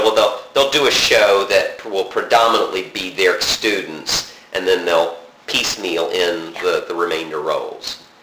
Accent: Southern United States, United States; accent: Southern; getting rid of my Southern accent, which was intense.

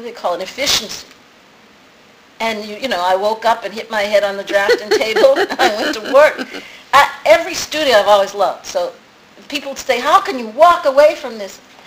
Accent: Malden, Massachusetts, United States; There was a church in Malden, Massachusetts, where I was a kid, called Emmanuel Baptist Church.

